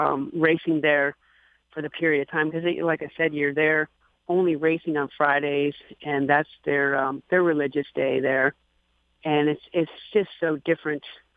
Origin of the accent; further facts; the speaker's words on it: Renton, Washington, United States; Like I said, I was born and raised in Renton, Washington.